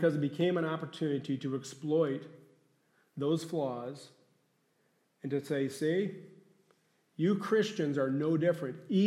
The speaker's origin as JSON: {"language": "English", "town": "Detroit", "region": "Michigan", "country": "United States", "said": "I piqued my interest because I'm from Detroit, and that was the team that we used to root for back when I was in high school."}